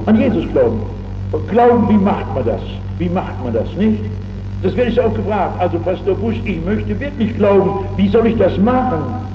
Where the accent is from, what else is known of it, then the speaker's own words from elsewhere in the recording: North Rhine-Westphalia, Germany; Es gibt eine köstliche Geschichte von einem Mann aus meiner Gegend, ich komme aus dem Rheinland